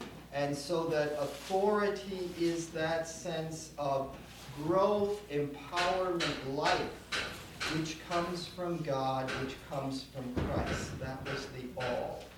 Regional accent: Saskatoon, Saskatchewan, Canada; I'm from Saskatoon, Saskatchewan, where I'm a professor at the university up there and a Lutheran pastor as well.

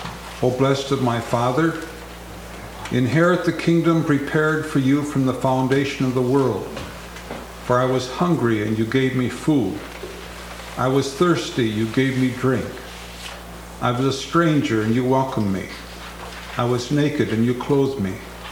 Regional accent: Sioux Falls, South Dakota, United States; I'm from Sioux Falls, South Dakota

